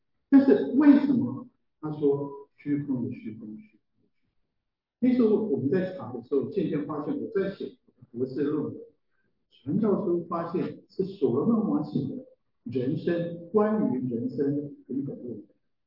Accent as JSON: {"language": "Chinese", "country": "Taiwan", "lives_now": "United States", "said": "我们从台湾来，台湾的衣服很少变色"}